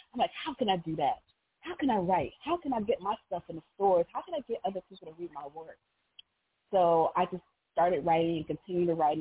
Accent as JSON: {"language": "English", "region": "Pennsylvania", "country": "United States", "said": "That is a pen name. I am from Pennsylvania."}